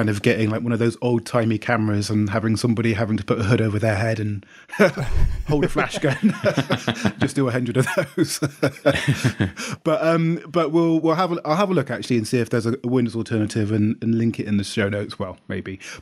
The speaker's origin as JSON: {"language": "English", "region": "Wales", "country": "United Kingdom", "tie": "born there", "said": "because I was born in Wales, so I can do a Welsh accent."}